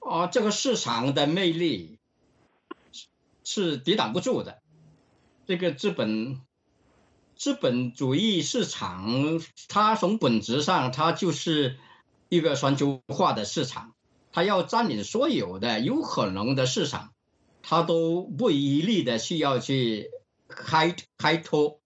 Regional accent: Australia; 这个Murdoch 是我们澳大利亚人啊

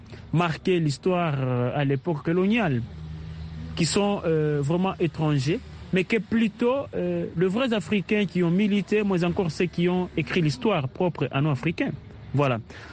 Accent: DR Congo; Et bel et bien ici chez nous en RDC, nous avons certains lieux et qui portent vraiment les anciennes appellations.

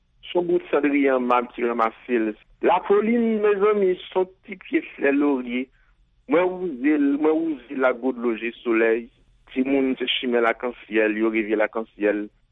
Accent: Haiti; créole, là, c'est langue, moi. C'est langue maman, langue papa, langue ancêtre, moi, yo. Et c'est une langue qui permet tout exprimer en tant que créole, en tant qu'haïtien.

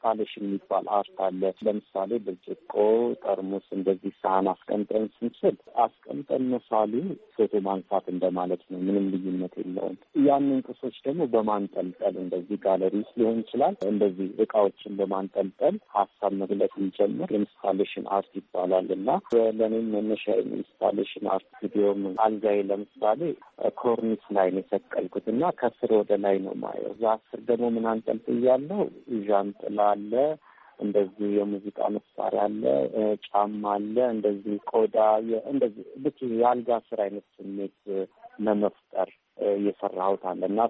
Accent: Addis Ababa, Ethiopia; born there; የተወለድኩት እዚሁ አዲስ አበባ ፒያሳ ዶሮ ማነቂያ የሚባል አካባቢ ነው። በሀገር ፍቅርና በዶሮ ማነቂያ ያለ ትንሽ ሰፈር ነው። ሹፌር ሰፈር ይባላል።

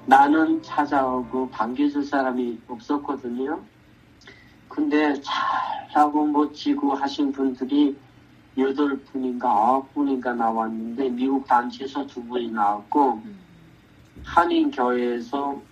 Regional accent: Kangwon, North Korea; moved away; 제 고향인 강원도

